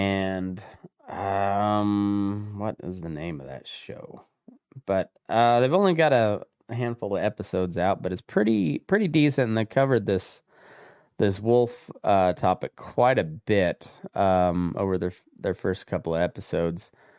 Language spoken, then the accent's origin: English; Colorado, United States; we've got a lot of drama surrounding the wolf reintroduction in my home state of Colorado.